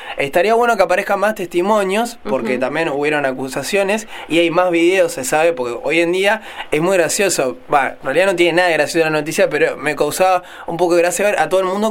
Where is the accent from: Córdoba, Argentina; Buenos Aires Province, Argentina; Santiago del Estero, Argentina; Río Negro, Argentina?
Buenos Aires Province, Argentina; La Plata; Si yo soy universitario y platense